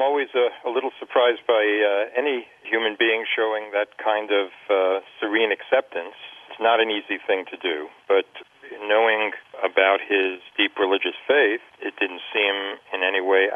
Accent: United States; So I was looking at it as an American, as someone who was a registered Democrat.

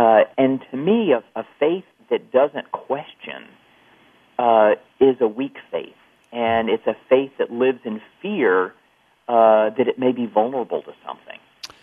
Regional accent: the South, United States; From the Episcopal tradition, I didn't get that guilt, but growing up in the South, and I went to a Christian high school growing up

